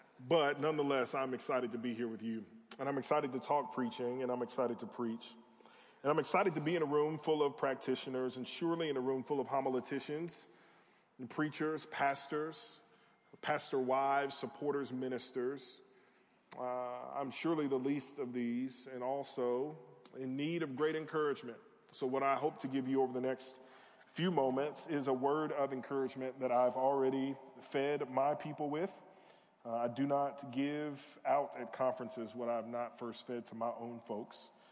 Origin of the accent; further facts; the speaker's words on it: Southern United States, United States; I am from the South. This is the furthest north I've ever been in my life.